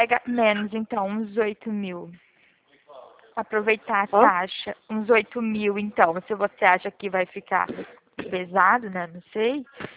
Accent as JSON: {"language": "Portuguese", "town": "Araçatuba", "region": "São Paulo", "country": "Brazil", "said": "Eu sou aqui de Araçatuba. Tô aqui mesmo."}